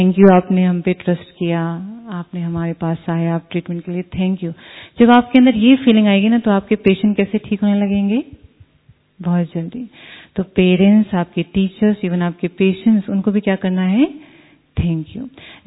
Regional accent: North India, India; farming से belong करती हूँ और खुद मैंने खेती बाड़ी भी की है और खुद इवन मैंने हल भी चलाया है, क्योंकि हमारे वहां पे नॉर्थ इंडिया में ऐसा नहीं है कि बहनों को ऐसा करते नहीं

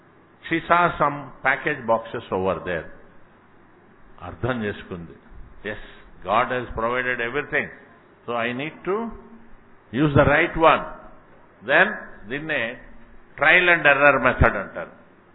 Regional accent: Hyderabad, Telangana, India; also born or lived in Nellore / Kurnool / Ramachandrapuram / Kakinada; నేను ఎక్కడో నెల్లూరులో పుట్టాను, మా ఊరేది కాదు, మా ఫాదర్ ఉద్యోగం ఇచ్చాం కర్నూలులో 1-2 తరగతులు, 2 నుంచి 10 దాకా ఇక్కడ అమీర్పేట గవర్నమెంట్ స్కూల్ నిజంగా చెట్ల కింద చదువుకున్నాను. ఇక్కడ నుంచి ఈస్ట్ గోదావరి రామచంద్రపురం వెళ్ళిపోయాను, అక్కడి నుంచి బీఏ కాకినాడ చేశాను, మళ్ళీ ఎంఏ ఉస్మానియాలో చేశాను

